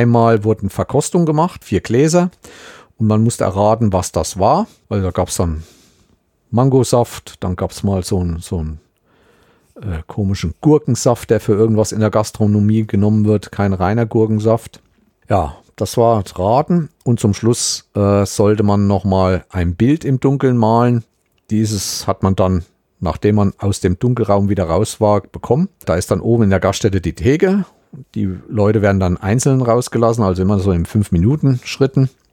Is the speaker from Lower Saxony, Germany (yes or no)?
no; Thuringia, Germany; man muss sich eigentlich schämen als Thüringer